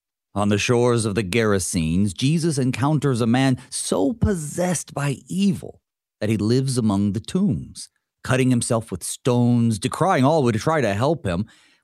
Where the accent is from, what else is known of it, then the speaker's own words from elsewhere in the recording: the South, United States; where I grew up in the South, this kind of stuff is still taken quite seriously.